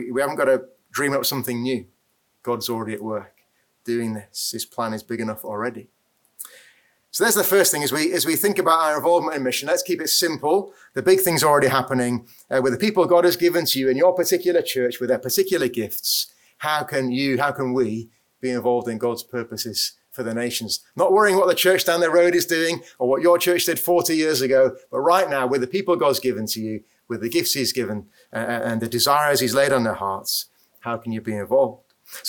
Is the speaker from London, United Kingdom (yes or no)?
no; Darlington, North East England, United Kingdom; But I'm from Darlington, I can say that.